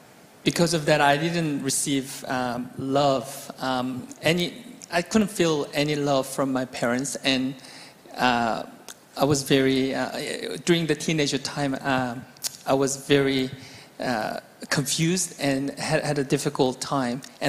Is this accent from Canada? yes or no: no; South Korea; English is a second language; moved away as an adult; also born or lived in United States; now in Australia; I'm working as a strategist, and I was raised in South Korea and immigrated to Australia when I was 19. Then had to go back to Korea and America for 16 years and came back to Australia last year.